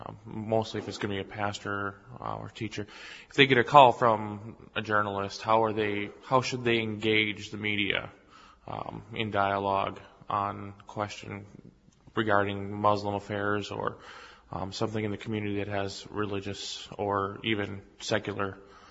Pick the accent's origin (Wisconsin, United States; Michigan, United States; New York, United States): Wisconsin, United States; Green Bay; from Green Bay, Wisconsin. I'm a student here at the seminary.